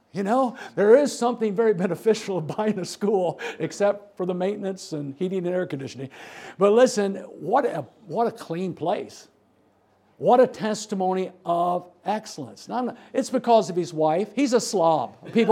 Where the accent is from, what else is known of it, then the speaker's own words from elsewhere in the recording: Dunkirk, Indiana, United States; North of there, about 20 minutes, is Dunkirk, Indiana. That's where I grew up.